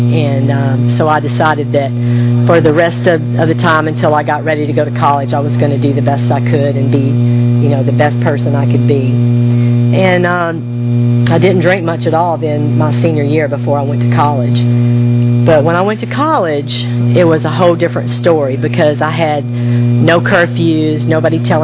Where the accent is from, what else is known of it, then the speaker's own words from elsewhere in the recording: United States; I grew up on the Mississippi River, and, you know, I learned to water ski in that river.